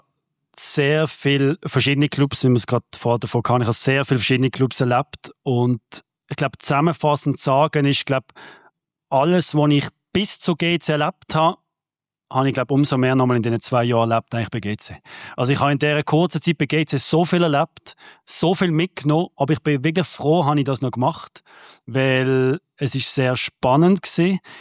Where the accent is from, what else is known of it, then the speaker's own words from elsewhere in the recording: Basel, Basel-Stadt, Switzerland; auch wenn ich kein Zürcher bin, ich bin Basler